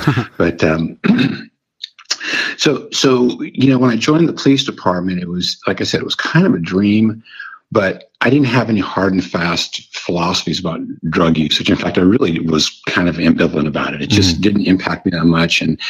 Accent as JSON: {"language": "English", "town": "San Francisco", "region": "California", "country": "United States", "tie": "born or raised there", "said": "although I go by the moniker of … It's kind of a pet name. born and raised in San Francisco in the late 50s, for lack of a better definer, and grew up in the city."}